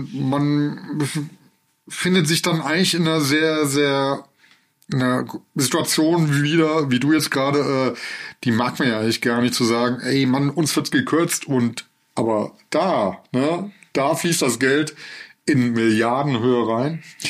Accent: Cologne, North Rhine-Westphalia, Germany; als Kölner

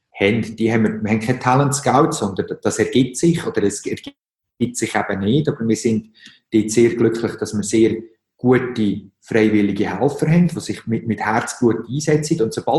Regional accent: Switzerland; dass als Schweizer, wo wir ja zuerst mal alle verschiedensten Probleme haben

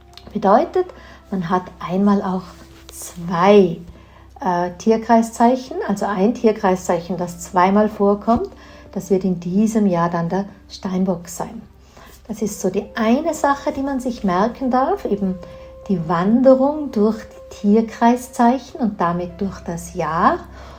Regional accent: Tyrol, Austria; Hier bei uns in Tirol kennt man dieses Wort

